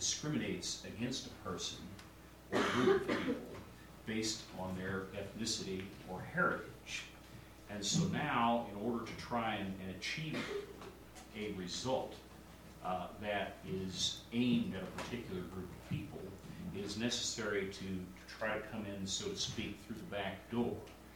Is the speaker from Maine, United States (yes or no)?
no; Eugene, Oregon, United States; I'm from Eugene. I've been an attorney in Oregon and California since 1990